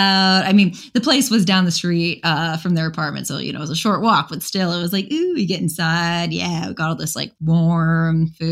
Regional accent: Chicago, Illinois, United States; I mean, I grew up around Chicago.

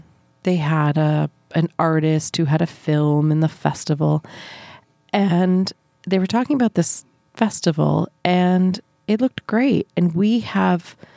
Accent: New Brunswick, Canada; where I grew up in New Brunswick.

